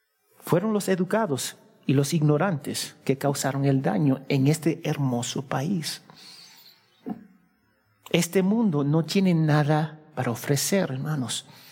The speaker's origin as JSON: {"language": "Spanish", "country": "United States", "said": "Yo soy de los Estados Unidos, estudié en los Estados Unidos."}